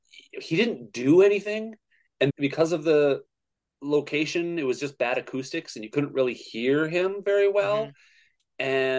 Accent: Lake Mills, Wisconsin, United States; So I grew up in Wisconsin in a tiny little town called Lake Mills, which has about less than 4,000 people in it when I was growing up.

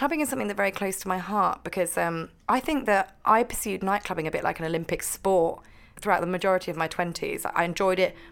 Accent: Edinburgh, Scotland, United Kingdom; Like, I grew up in Edinburgh

